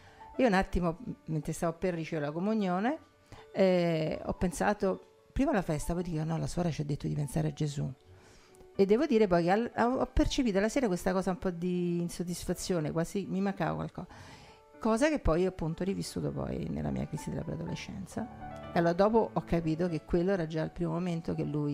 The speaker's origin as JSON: {"language": "Italian", "town": "Rome", "region": "Lazio", "country": "Italy", "tie": "born or raised there", "said": "Sono di Roma, nata a Roma, stata tanti anni anche come suora a Roma."}